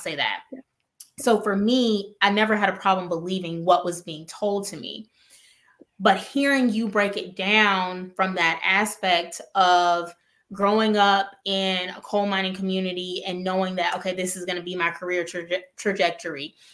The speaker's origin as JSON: {"language": "English", "region": "Alabama", "country": "United States", "moved": "yes", "said": "I'm from Alabama, so I can attest to the world getting hotter. It's probably 100 degrees there right now. I mean, I'm exaggerating, but the point is, I believe it because I'm seeing this. I'm also from the Gulf Coast."}